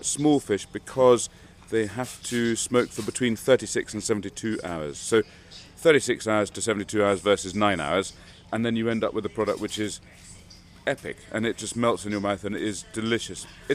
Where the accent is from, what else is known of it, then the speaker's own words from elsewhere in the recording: Scotland, United Kingdom; It is, and we come down from Argyll, and we really enjoy the build-up, the buzz, it's great